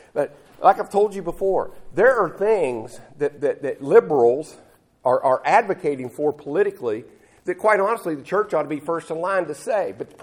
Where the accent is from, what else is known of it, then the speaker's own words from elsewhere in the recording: West Virginia, United States; I found that interesting when I grew up in West Virginia.